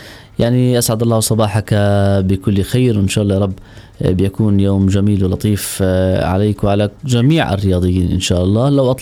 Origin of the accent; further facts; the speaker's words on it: Palestine; إحنا كفلسطينيين خلينا نكون مع بعض